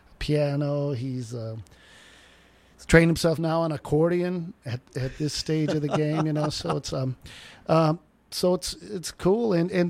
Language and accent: English; Racine, Wisconsin, United States; I was, born and raised in Racine, Wisconsin, over there in the southeast side, right in between Milwaukee and Chicago.